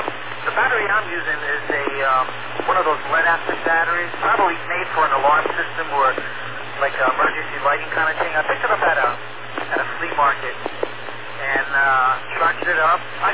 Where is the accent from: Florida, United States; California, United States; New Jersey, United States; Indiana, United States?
New Jersey, United States; Irvington; I grew up right on the New York City area, actually, outside of it, North Jersey. A little town called Irvington, New Jersey. which is not a friendly town anymore.